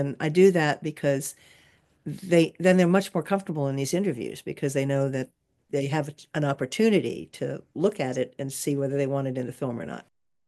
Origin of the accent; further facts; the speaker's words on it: New York, United States; born there; I was actually born in New York after the war.